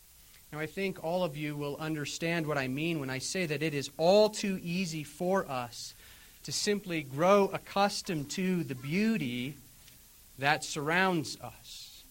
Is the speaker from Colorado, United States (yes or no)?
yes; Colorado, United States; Again, I grew up here in Colorado